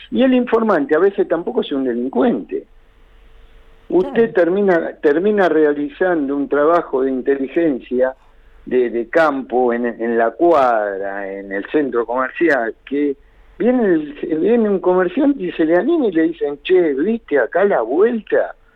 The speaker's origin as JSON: {"language": "Spanish", "town": "Lanús", "region": "Buenos Aires Province", "country": "Argentina", "tie": "born or raised there", "said": "porque yo nací y viví en Lanús."}